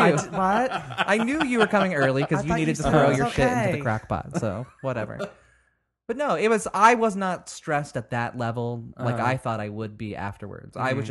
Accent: Lafayette, Indiana, United States; So we're going to my hometown, Lafayette, Indiana, on Wednesday through Christmas morning

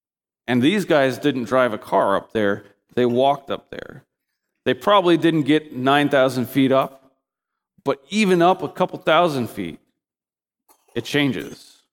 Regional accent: Indiana, United States; I remember being growing up in Indiana during the winter

